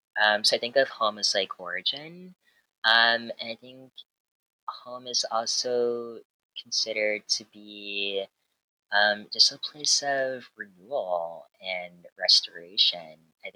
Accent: Virginia, United States; I know I'm a Southerner. I'm from the South, from Virginia. My family's from South Carolina.

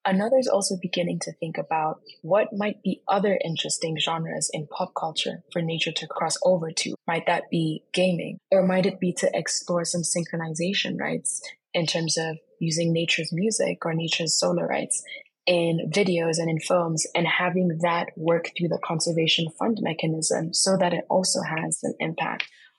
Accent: Kenya; I come from Kenya, which has a staggeringly high amount of youth unemployment.

